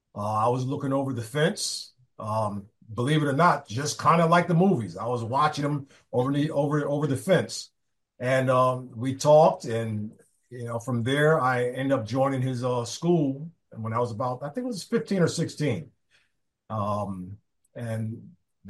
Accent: Norwalk, Connecticut, United States; also born or lived in Stamford; So I was born in Stamford, my parents and we all moved to Norwalk when I was around six or seven. So my upbringing was really in South Norwalk until after high school

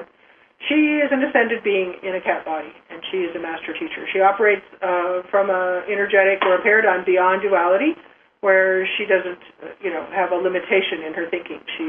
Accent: Nebraska, United States; I grew up in Nebraska with horses, you know.

